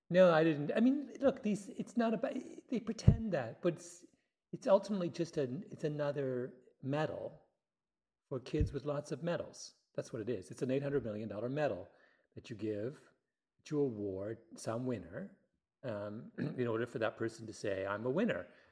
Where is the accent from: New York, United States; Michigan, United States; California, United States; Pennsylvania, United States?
New York, United States; Elmira; I think one of the lessons I learned from growing up in Elmira was